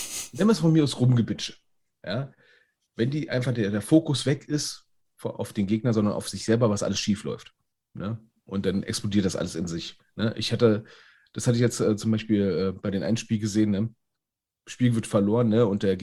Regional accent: Berlin, Germany; Ich als Berliner war sehr, sehr traurig.

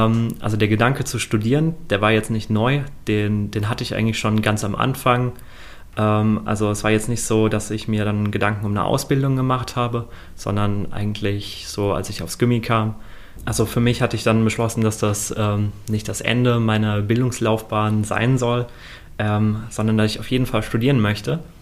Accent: Aschaffenburg, Bavaria, Germany; ich komme aus Aschaffenburg, das ist am letzten Zipfel von Unterfranken, so ungefähr 30, 40 Kilometer von hier. Auf die Schule bin ich dann in Großkrotzenburg gegangen

